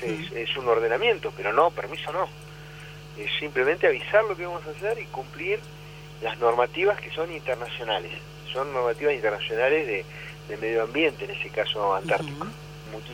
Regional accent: Argentina; Nosotros somos argentinos

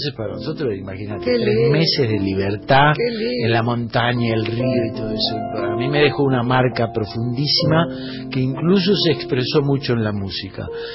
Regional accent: Mar del Plata, Buenos Aires Province, Argentina; born there; accent: Cordoba; yo nací en Mar del Plata. Mi viejo era cordobés.

